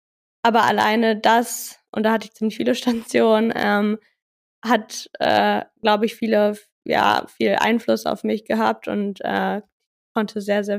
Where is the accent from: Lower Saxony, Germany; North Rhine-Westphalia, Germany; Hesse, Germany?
Lower Saxony, Germany; Hanover; Hannover ist und war immer meine Heimat aber irgendwo und deshalb freue ich mich aber auch nächstes Jahr dann wieder hier zurückziehen zu dürfen